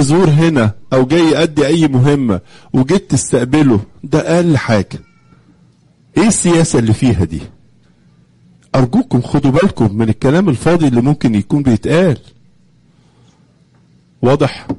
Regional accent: Egypt; إن أنا أولا مواطن مصري، مش كده برضو؟ أنا أنتمي لبلدي

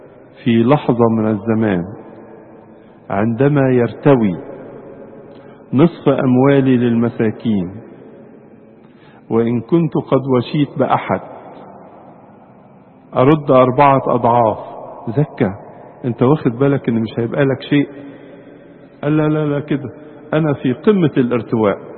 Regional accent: Egypt; في ألفاظ كده كتير نقولها في الأدبيات الاجتماعية بتاعتنا كمصريين

